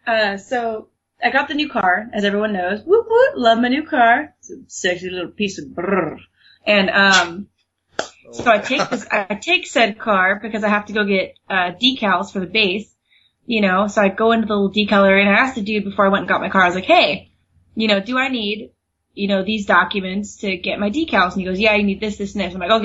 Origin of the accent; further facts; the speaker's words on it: Oregon, United States; now in California, United States; It's registered in Oregon because I'm from Oregon.